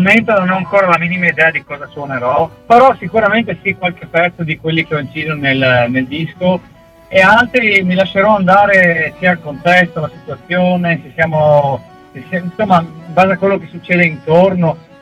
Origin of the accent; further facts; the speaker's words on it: Friuli-Venezia Giulia, Italy; sì, friulano, ma anche sicul friulano, ovvero di madre siciliana, però nato e cresciuto in Friuli, terra che adoro senza ritegno, e che non mi stufa mai